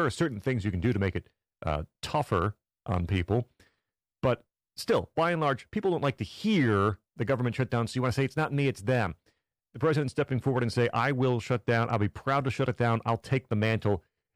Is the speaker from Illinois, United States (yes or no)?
yes; Illinois, United States; I was born and bred in Illinois